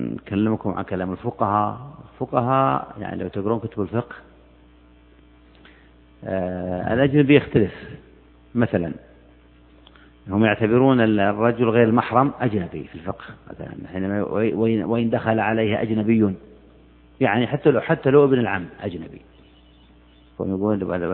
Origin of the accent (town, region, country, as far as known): Saudi Arabia